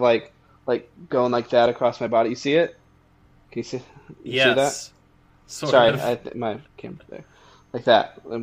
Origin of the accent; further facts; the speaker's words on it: Ireland; I am Irish. I am an Irish person.